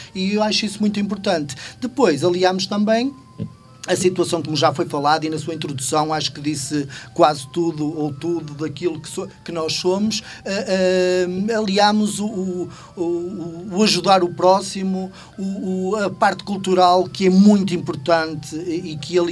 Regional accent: Penafiel, Norte, Portugal; also born or lived in Paredes; Eu não sou da Póvoa, sou penafiel, nasci em Paredes, vivo em Penafiel, a minha família é de Penafiel, não sou da Póvoa

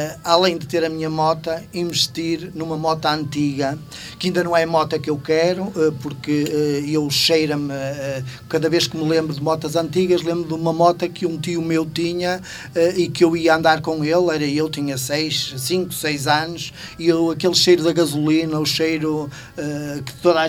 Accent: Penafiel, Norte, Portugal; also born or lived in Paredes; Eu não sou da Póvoa, sou penafiel, nasci em Paredes, vivo em Penafiel, a minha família é de Penafiel, não sou da Póvoa

